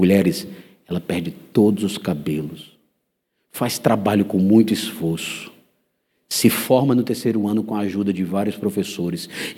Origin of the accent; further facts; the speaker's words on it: João Pessoa, Paraíba, Brazil; now in Atibaia, Brazil; E eu vim de João Pessoa para cá com interesse.